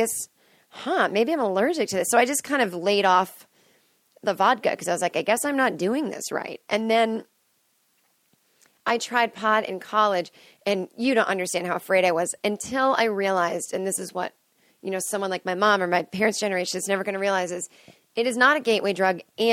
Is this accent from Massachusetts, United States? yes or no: yes; Boston, Massachusetts, United States; because I grew up in right outside of Boston.